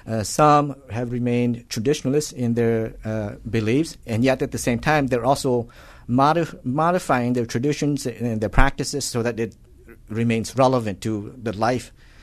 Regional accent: Laos; moved away; For example, those of us growing up in Laos often would go without food for days.

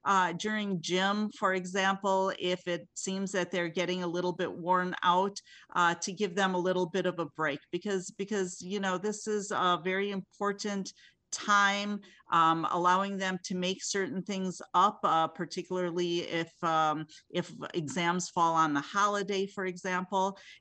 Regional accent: Milwaukee, Wisconsin, United States; also born or lived in Jerusalem; Sure. I grew up in Milwaukee, actually, but I came to the United States at 3 years of age. I'm Palestinian, born in Jerusalem. So I'm a naturalized citizen.

